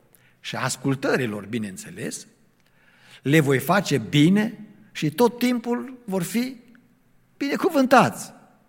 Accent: Cluj-Napoca, Cluj County, Romania; m-am dus în biserica în care am crescut, în Cluj, în mănăștur

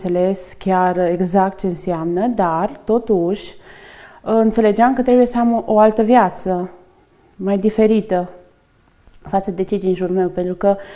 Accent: Săliște, Sibiu County, Romania; Da, în Săliște. Eu sunt din Săliște.

